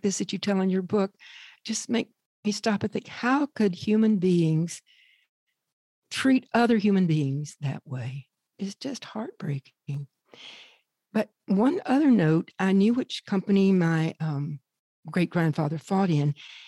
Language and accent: English; Georgia, United States; when I was in grade school, and I grew up in Georgia